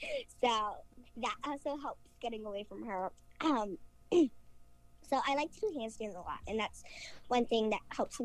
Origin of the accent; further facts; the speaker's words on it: London, United Kingdom; born there; Yes, I was born in London